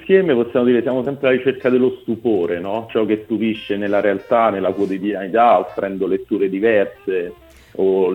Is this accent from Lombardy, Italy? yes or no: no; Amelia, Umbria, Italy; Io sono originario dell'Umbria, di un paesino vicino Terni, appunto, Amelia